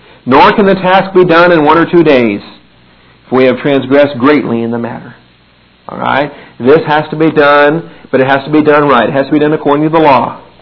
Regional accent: Seattle, Washington, United States; I know I'm from Seattle. Rain wouldn't kill me at all.

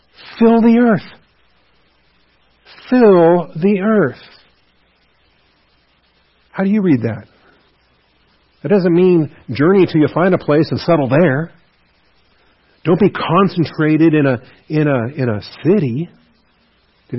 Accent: Pacific Northwest, United States; I grew up on the West Coast, in the Pacific Northwest.

